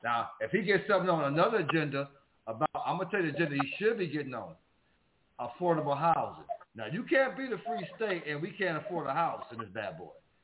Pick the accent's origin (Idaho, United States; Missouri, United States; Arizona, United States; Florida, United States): Florida, United States; Y'all from Florida. You from Florida. I live in Florida. I'm from Florida.